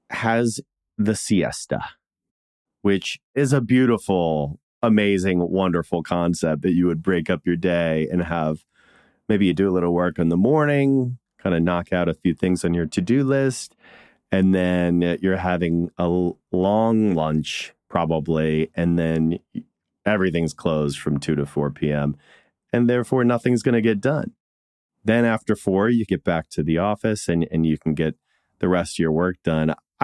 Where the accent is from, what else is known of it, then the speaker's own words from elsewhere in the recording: Washington, District of Columbia, United States; growing up in Washington, D.C. and East Coast mentality, when I moved to California